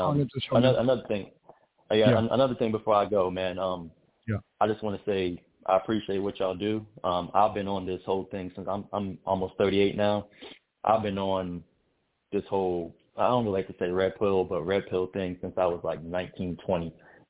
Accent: Bahamas; No. I'm actually Bahamian from the Bahamas.

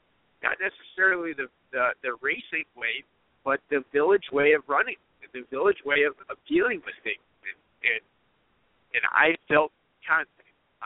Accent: Chicago, Illinois, United States; So I'm from Chicago.

